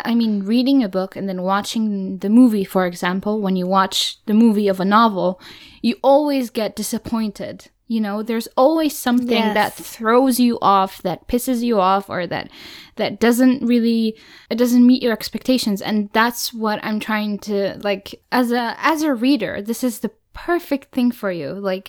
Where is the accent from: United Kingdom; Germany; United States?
Germany; accent: German; English is a second language; I'm German and I can't even do that. Like, this is my accent. Like, I try to make the German English accent and I can't.